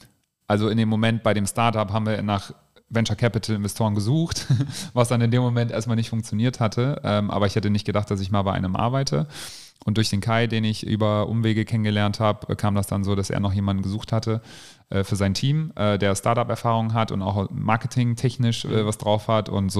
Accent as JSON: {"language": "German", "region": "Bavaria", "country": "Germany", "tie": "born there", "also_born_or_lived": "Northern Germany / Arizona, United States / Cologne-Bonn", "said": "Also ich bin gebürtiger Bayer, auch wenn man es mir nicht anhört. Und sind dann nach Norddeutschland gezogen, bin da zur Schule gegangen."}